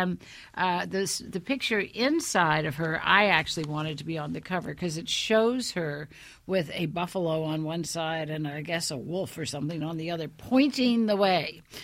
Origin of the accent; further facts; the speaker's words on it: New Orleans, Louisiana, United States; The Ursulines got to New Orleans, my hometown, in 1727